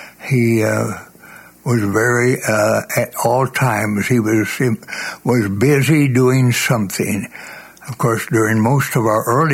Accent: Tulsa, Oklahoma, United States; also born or lived in Kansas City; And then we moved from Kansas City back to my original birthplace here in Tulsa in 38, and I finished my education here, junior high at Wilson, junior high, high school Will Rogers High School, graduated there in 43

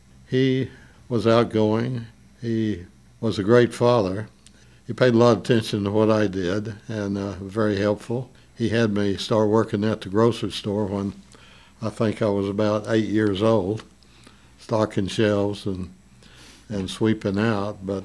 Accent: Antlers, Oklahoma, United States; I grew up in Antlers, and I had friends before I started the school.

